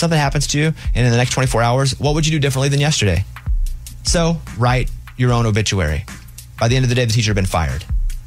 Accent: Arkansas, United States; I grew up in Arkansas, but I guess I'm a Bruins fan.

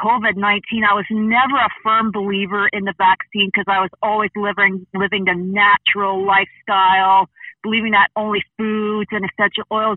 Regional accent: Brandon, Manitoba, Canada; I am. I'm actually from Brandon, Manitoba.

